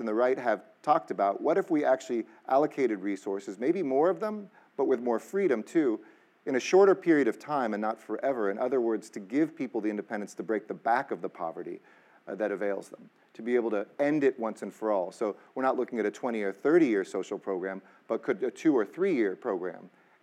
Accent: California, United States; like I grew up in the San Fernando Valley

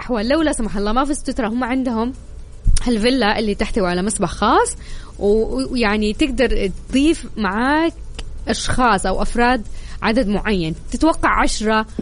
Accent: Taif, Makkah Province, Saudi Arabia; born there; أنا من مواليد الطايف

